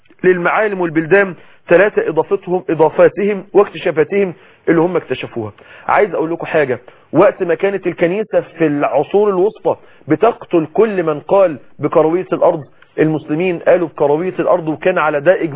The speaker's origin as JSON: {"language": "Arabic", "country": "Egypt", "said": "وما تنسوش حضارة الدم اللي اتكلم عنها للأسف اعلاميين عندنا في مصر."}